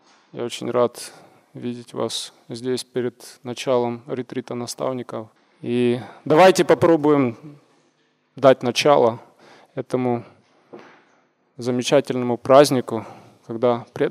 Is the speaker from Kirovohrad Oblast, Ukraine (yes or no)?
yes; Kropyvnytskyi, Kirovohrad Oblast, Ukraine; Я из Кировограда.